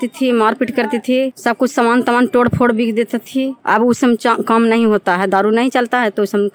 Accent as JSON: {"language": "Hindi", "town": "Prabalpur", "country": "India", "said": "प्रबलपुर के रहने वाली हूं"}